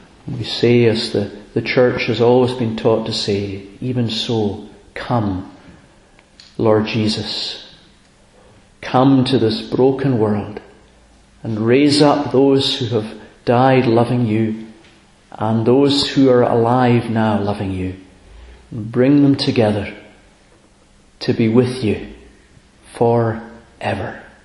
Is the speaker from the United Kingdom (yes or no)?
yes; Abergele, Wales, United Kingdom; On Thursday I was up in my, I was going to say my home country, Abergele.